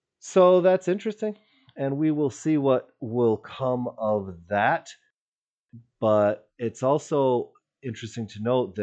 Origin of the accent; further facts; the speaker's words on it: Michigan, United States; I grew up in Michigan. I grew up reading the Detroit News every day in the late 70s, into the 80s, into the 90s.